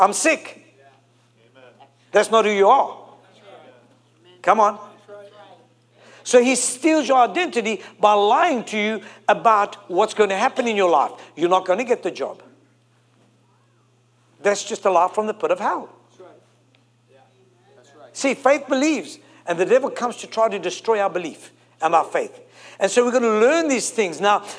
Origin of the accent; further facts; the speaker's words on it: South Africa; English is a second language; I'm from Africa, forgive me.